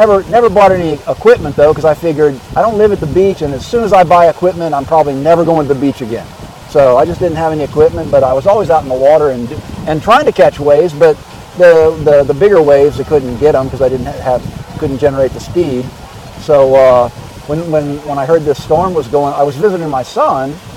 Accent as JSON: {"language": "English", "region": "Virginia", "country": "United States", "said": "I'm from Virginia."}